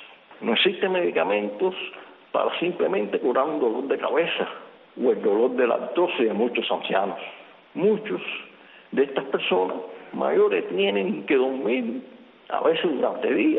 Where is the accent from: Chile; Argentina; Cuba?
Cuba; nuestra situación como cubanos, cómo estamos viviendo